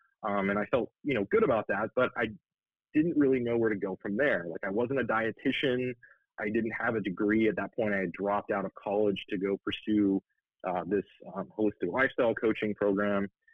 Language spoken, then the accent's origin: English; Los Angeles, California, United States; I grew up in Los Angeles, California. I come from a long line of athletes, so I got into athletics as soon as I could walk.